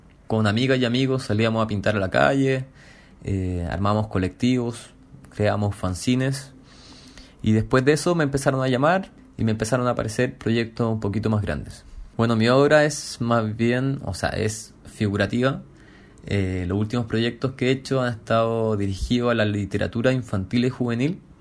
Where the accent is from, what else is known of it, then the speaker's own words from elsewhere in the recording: Santiago, Santiago Metropolitan, Chile; moved away as an adult; now in Barcelona, Spain; soy de Santiago de Chile y ahora me encuentro viviendo en Barcelona. Vine a estudiar un posgrado en arte textil en Escuela Massana, lo terminé el año pasado, 2020, y ahora decidí quedarme a vivir en Barcelona